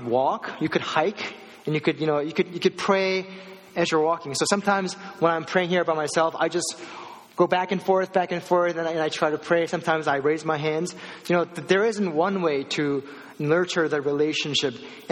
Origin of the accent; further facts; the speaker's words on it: South Korea; You know, I grew up in Korea, so in Korea they have these small, like, you know, rectangular mats.